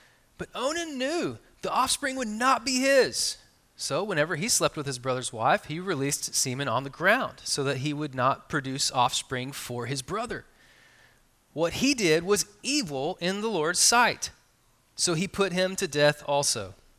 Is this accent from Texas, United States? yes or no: yes; Texas, United States; I'm East Texan in my core, and so … is going to come out, okay?